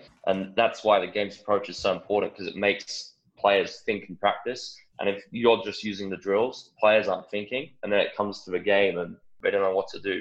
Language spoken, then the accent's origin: English; England, United Kingdom; Growing up in England, obviously, as you can tell with the accent